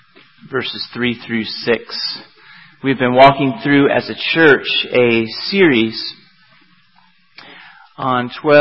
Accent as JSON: {"language": "English", "town": "Roanoke", "region": "Virginia", "country": "United States", "tie": "born or raised there", "said": "I grew up in Roanoke. I live in the Bible Belt."}